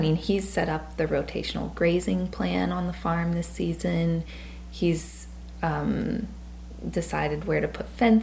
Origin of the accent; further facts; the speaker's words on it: Louisiana, United States; I grew up in South Louisiana, and I saw a lot of, there's a lot of chemical plants there. I actually grew up just a few blocks away from a Monsanto plant